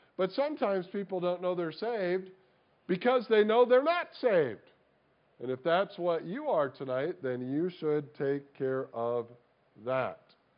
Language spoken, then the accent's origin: English; Illinois, United States; I grew up in Illinois. We actually had earthquakes in Illinois.